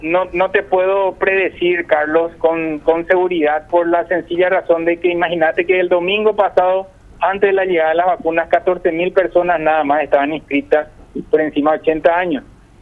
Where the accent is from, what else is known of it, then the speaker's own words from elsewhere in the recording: Paraguay; como ciudadano paraguayo, como médico